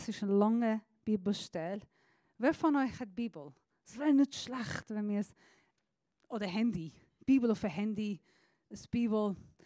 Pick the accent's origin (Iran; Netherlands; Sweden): Iran; Als Iranerin